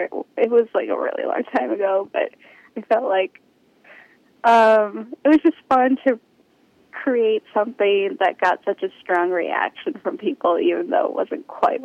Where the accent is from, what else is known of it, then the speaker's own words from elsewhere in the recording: Wisconsin, United States; I grew up in Wisconsin, and my dad's house was in the country